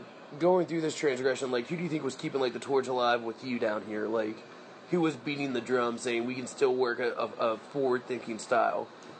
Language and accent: English; Tennessee, United States; because I looked like shit and they knew I was from Tennessee.